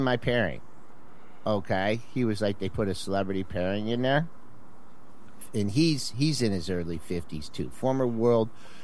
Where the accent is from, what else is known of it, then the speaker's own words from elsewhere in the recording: Monroe, Michigan, United States; He's from my hometown of Monroe, Michigan. Okay? Believe it or not, the small little town.